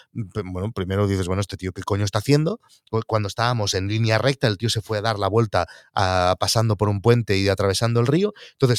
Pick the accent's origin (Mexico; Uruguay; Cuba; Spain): Spain; Barcelona, Catalonia; no soy de Barcelona.